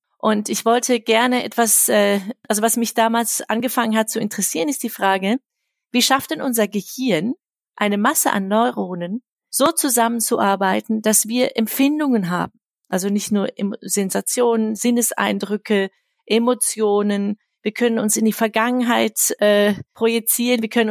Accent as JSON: {"language": "German", "country": "Germany", "tie": "born or raised there", "lives_now": "Switzerland", "said": "Dann habe ich hier einen Teil meiner Kindheit verbracht und dann war ich eigentlich nur 2 Jahre meiner Kindheit in der Schweiz und dann wieder zurück, in Deutschland und dann bin ich wieder zurück in die Schweiz gezogen."}